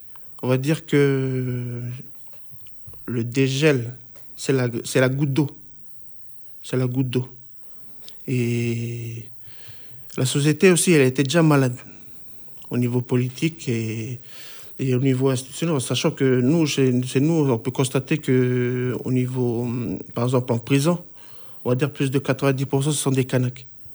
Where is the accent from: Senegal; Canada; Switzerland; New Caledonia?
New Caledonia; Lifou, Loyalty Islands Province; En sachant que chez nous, à Lifou, il n'y a que trois chefferies.